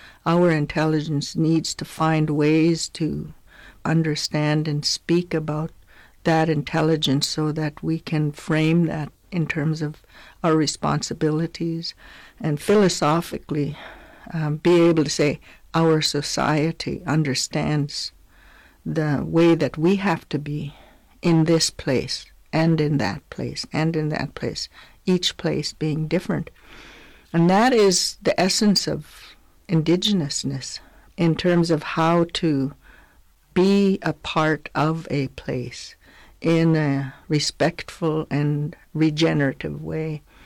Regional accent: British Columbia, Canada; I'm from the Okanagan. … I'm a fluent speaker of the Okanagan Sealchin language.

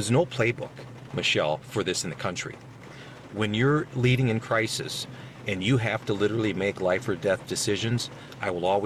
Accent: Minneapolis, Minnesota, United States; even as a child growing up in South Minneapolis, you know, Lake Street was the place that we went to shop and socialize.

